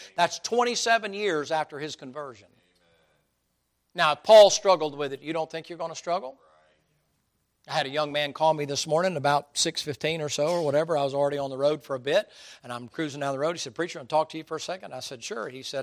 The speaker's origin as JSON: {"language": "English", "region": "the South", "country": "United States", "tie": "born or raised there", "said": "I said, I was raised in the South."}